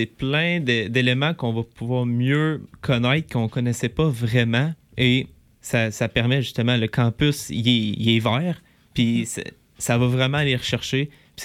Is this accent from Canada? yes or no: yes; Bécancour, Quebec, Canada; Moi, je trouve ça vraiment intéressant parce que je viens du coin de Bécancour.